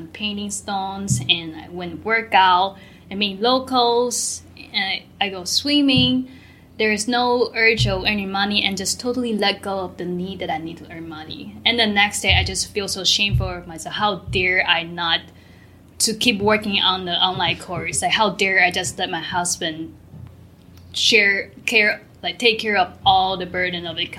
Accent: Taiwan; English is a second language; I am from Taiwan, which structure, like on the global economy structure, our salary pay scale is way less than America.

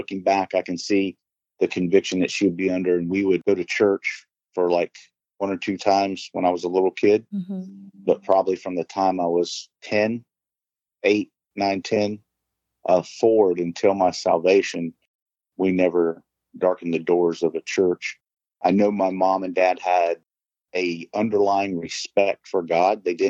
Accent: Greenville, South Carolina, United States; also born or lived in Hendersonville, North Carolina; I was born in Hendersonville, North Carolina, but spent the majority of my childhood right across the border in Greenville, South Carolina.

